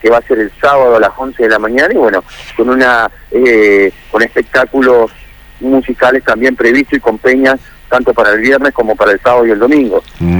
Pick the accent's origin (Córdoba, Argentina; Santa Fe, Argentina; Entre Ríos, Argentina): Entre Ríos, Argentina; Nogoyá; somos todos entorneanos, argentinos, en este caso